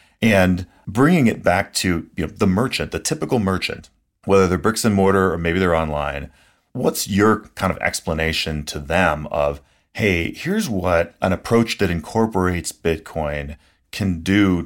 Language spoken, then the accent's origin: English; Canada; now in United States; I'm secretly Canadian.